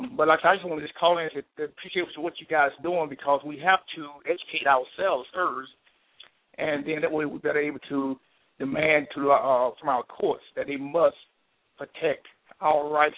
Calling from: Alabama, United States; I'm calling from Alabama.

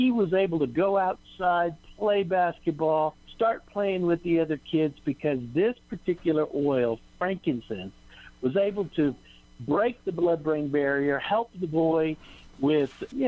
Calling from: Salt Lake City, Utah, United States; Just real quick, I am in Salt Lake.

